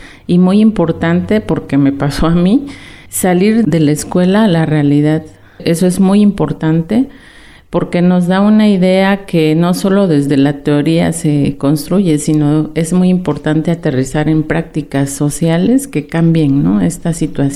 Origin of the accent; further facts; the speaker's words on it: Oaxaca, Mexico; Soy una mujer oaxaqueña.